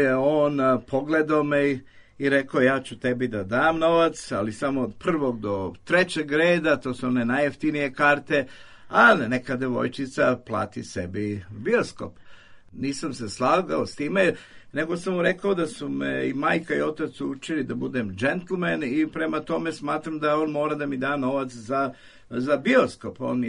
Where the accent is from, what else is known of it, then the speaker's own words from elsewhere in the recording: Belgrade, Serbia; born there; ja sam rođen na Voždovcu, prva lokacija koje se sećam da sam živeo bila je iznad bioskopa Zvezde na Terazijama sa familijom, jevrejskom familijom